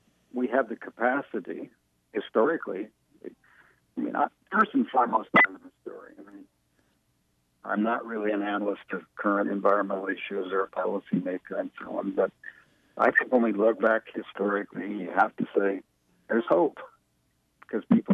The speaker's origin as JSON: {"language": "English", "region": "California", "country": "United States", "tie": "born or raised there", "also_born_or_lived": "Great Plains", "lives_now": "Oregon, United States", "said": "Well, I'm living in Oregon now, but I grew up in Southern California, Mojave Desert, and on the Great Plains. And so I've grown up all my life as a Westerner"}